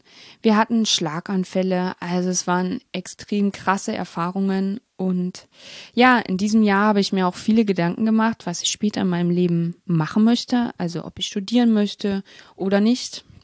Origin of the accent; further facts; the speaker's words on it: Barby, Saxony-Anhalt, Germany; also born or lived in Magdeburg; ich bin 21 Jahre jung und habe 3 Geschwister. Ich bin in Magdeburg in Sachsen-Anhalt geboren und in der Nähe aufgewachsen, in einem Ort namens Barbie. Barbie wird übrigens mit Y geschrieben und nicht wie die Barbie-Puppe.